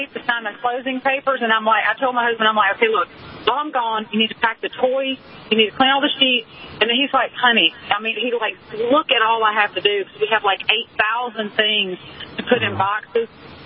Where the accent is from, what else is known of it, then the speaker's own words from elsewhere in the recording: Deep South, United States; I was raised in the Deep South where we ate sugar at every meal.